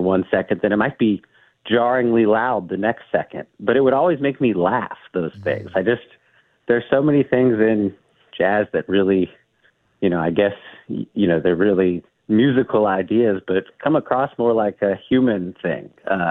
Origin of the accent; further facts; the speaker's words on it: Atlanta, Georgia, United States; Yeah, well, I grew up in Atlanta, Georgia, and I didn't grow up hearing a lot of jazz, truthfully.